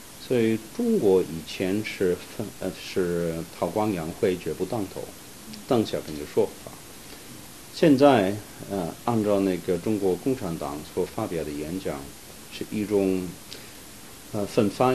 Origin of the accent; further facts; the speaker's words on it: Australia; 我本人认为我们澳洲人能够重视这两方面的关系呢